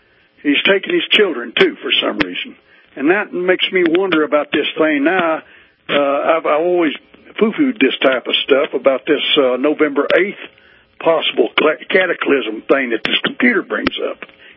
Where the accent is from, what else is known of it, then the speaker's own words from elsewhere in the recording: Corpus Christi, Texas, United States; also born or lived in Houston / Alaska; I'm born and raised in Corpus Christi and spent my life, early part of my life, all the way to 20 years old down there, and then I moved to Houston and then went to Alaska.